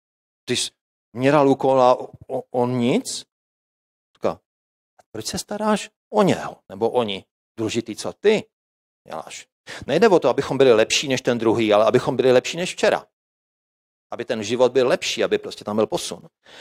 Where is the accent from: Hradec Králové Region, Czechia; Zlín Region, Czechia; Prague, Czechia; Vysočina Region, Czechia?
Zlín Region, Czechia; Když jsme bydleli jako dítě, si vzpomínám, na Valašsku, a v létě, jakoby v zimě jsme měli krásně vodu, jo. Protože jsme bydleli na kopci